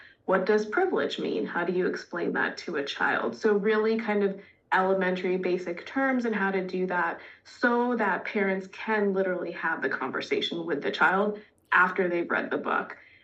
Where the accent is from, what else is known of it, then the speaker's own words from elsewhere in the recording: Washington, D.C. area, United States; also born or lived in India; For me being Indian, so I grew up outside of the DC area, which is a pretty diverse area, racially and culturally, not so much socioeconomically.